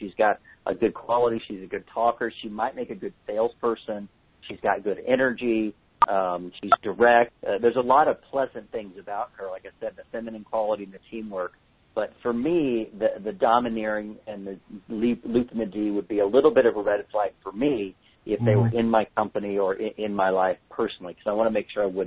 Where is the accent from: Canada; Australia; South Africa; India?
India; accent: Indian; I'm going to do the rest of the seminar with my Indian accent so you can understand me perfectly.